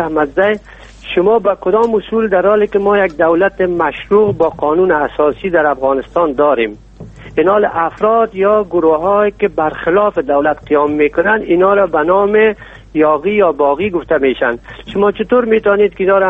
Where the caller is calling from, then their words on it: Germany; از آلمان هستم.